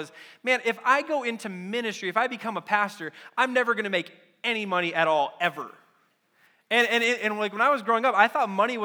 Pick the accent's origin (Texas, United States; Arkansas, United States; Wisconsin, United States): Wisconsin, United States; when I was growing up in Wisconsin, and I got, you know, cheering on the Packers, and then I got called to New Mexico